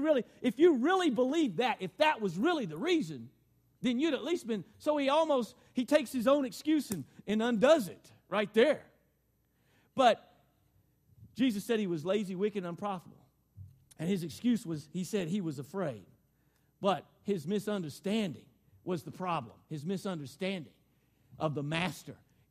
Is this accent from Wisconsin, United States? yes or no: no; Arkansas, United States; You know, I know the word is scared, but I'm from Arkansas, see, and we say scared.